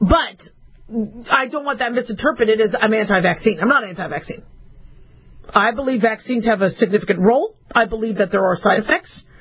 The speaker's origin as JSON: {"language": "English", "country": "United States", "said": "As a doctor, as an American, I get a little nervous about that."}